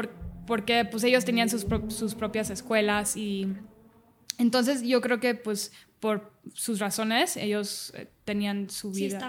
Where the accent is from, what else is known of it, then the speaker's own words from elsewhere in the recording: Dubai, United Arab Emirates; also born or lived in Cancún, Mexico; nací en Cancún y a los 2 meses me fui con mi mamá... a Dubái porque mi papá es piloto.